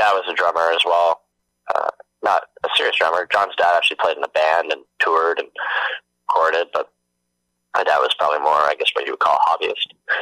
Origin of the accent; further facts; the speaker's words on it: Hamilton, Ontario, Canada; I grew up in Hamilton.